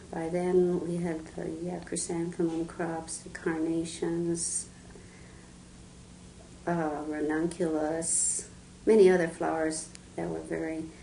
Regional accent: Los Angeles, California, United States; Right there on Los Feliz. We were raised there, right on the same property that we were growing flowers.

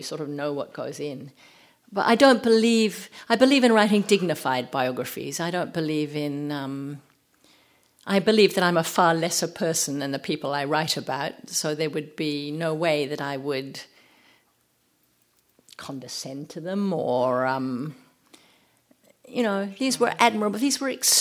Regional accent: United States; now in France; is a Puritan, because I'm American, anything. I am an outsider. I'm an outsider everywhere I go.

